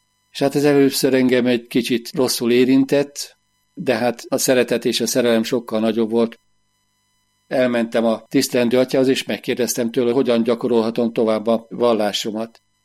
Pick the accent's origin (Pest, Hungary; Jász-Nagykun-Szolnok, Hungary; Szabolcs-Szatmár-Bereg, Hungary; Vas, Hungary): Pest, Hungary; Fót; Fóton élek, ott születtem, keresztényi, katolikus családban nevelkedtem.